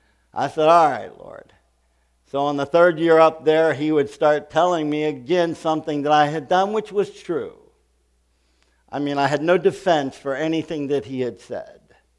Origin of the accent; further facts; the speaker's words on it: Pittsburgh, Pennsylvania, United States; born there; I was born up here in Pittsburgh, and we went fishing.